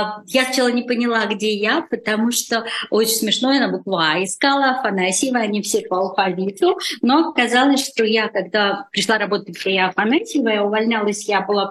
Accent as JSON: {"language": "Russian", "town": "Rostov-on-Don", "region": "Rostov Oblast", "country": "Russia", "said": "но я из Ростова"}